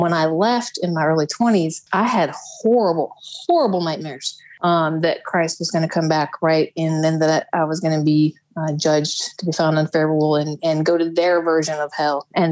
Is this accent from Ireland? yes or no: no; Midwest, United States; moved away as an adult; So I left. I was raised up in the Midwest, and I left when I turned 18.